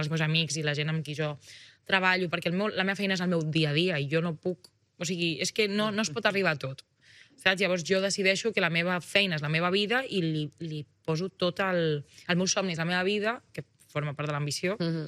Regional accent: Catalonia, Spain; i sento que això com a català és algo del que sentir-se molt orgullós

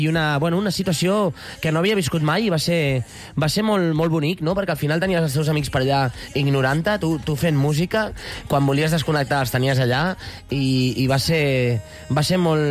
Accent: Sant Feliu de Llobregat, Catalonia, Spain; Al meu poble, sí, van venir, i va ser el primer concert que vaig anar amb els amics de classe.

